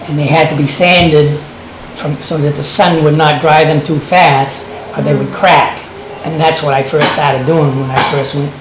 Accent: Auburn, Maine, United States; New Auburn was very, very French-Canadian. If you walked around the streets of New Auburn when I was a child, you would not hear anyone speaking

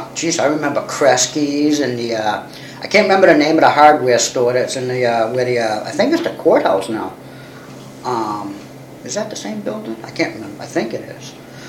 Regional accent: Lewiston, Maine, United States; also born or lived in Brunswick, Maine; I was born in Brunswick, Maine. In 1964. And did you grow up in Brunswick? No, I grew up mostly in Lewiston, Auburn.

